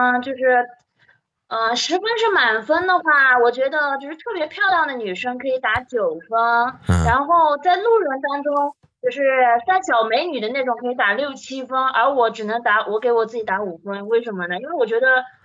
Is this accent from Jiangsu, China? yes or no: yes; Changzhou, Jiangsu, China; 我来自于江苏的常州。